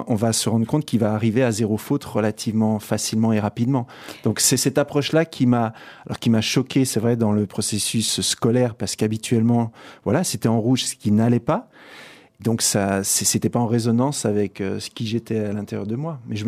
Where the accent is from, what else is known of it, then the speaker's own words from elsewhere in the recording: Auvergne-Rhône-Alpes, France; Je suis de double nationalité, donc je suis franco-suisse, mais j'ai passé mon enfance en Haute-Savoie.